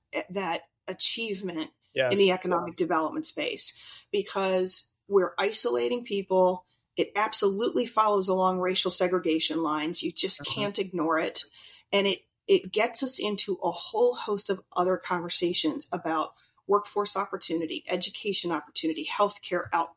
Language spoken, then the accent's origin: English; Pennsylvania, United States; Okay, so I grew up outside Philadelphia, so I know exactly what you mean.